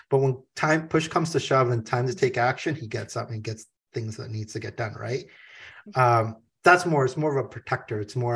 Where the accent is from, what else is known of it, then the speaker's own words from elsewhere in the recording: California, United States; It's just a lot of nostalgia of how I grew up in Southern California.